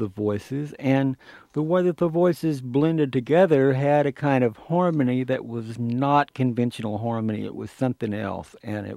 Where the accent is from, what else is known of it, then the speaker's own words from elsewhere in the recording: Arkansas, United States; Arkansas.